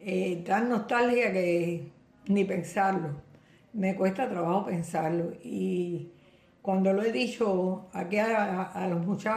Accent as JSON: {"language": "Spanish", "country": "Cuba", "said": "Cubana, y yo me siento cubana 100%."}